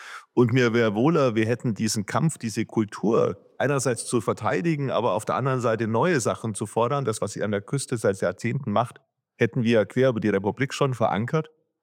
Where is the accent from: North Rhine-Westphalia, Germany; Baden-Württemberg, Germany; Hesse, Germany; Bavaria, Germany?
Bavaria, Germany; Nein, ich komme aus dem Süden und ich bin ein Bayer, aber ein bayerischer Schwabe.